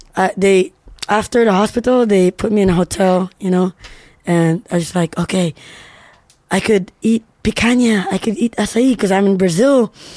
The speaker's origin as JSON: {"language": "English", "town": "Cebu", "region": "Central Visayas", "country": "Philippines", "tie": "born or raised there", "said": "So you can have it in Cebu, like in my hometown, to eat something very convenient with any dish with that."}